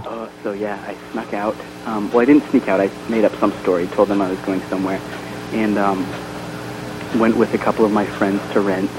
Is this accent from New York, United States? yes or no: no; Utah, United States; I grew up in Utah, and I didn't know a lot of gay people